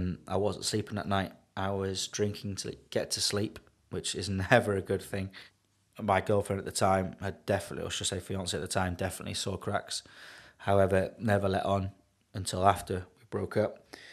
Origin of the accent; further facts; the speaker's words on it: Wales, United Kingdom; obviously being a Welshman myself, being able to speak Welsh with a few of the lads.